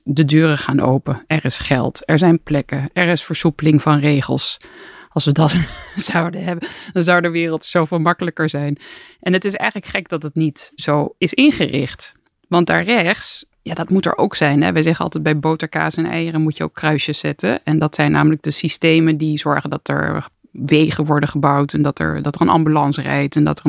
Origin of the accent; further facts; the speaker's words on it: Amsterdam, North Holland, Netherlands; En ik kwam zelf uit Amsterdam.